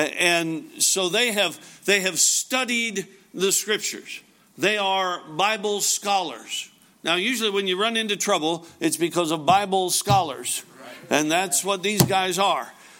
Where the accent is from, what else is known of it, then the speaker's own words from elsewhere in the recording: Alaska, United States; now in Franklin, United States; Now, you folks know I'm from Alaska and our home church is in Alaska, but we have a home in Franklin, Kentucky.